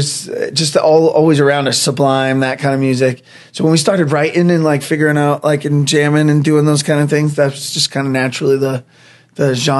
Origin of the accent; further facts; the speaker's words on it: Gloucester, Massachusetts, United States; And I'm from Gloucester. We're from like the seacoast area, North Shore, and being around the water and the island and the beaches all the time is just like something that we always do.